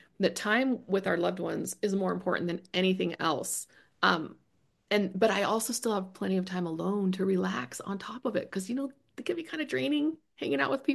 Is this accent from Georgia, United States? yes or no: no; Seattle, Washington, United States; also born or lived in Texas; now in Utah, United States; But I mean, I grew up in Seattle. I don't love the overcast and the rain and the trees and all that. We spent 20 years in Texas, which I loved.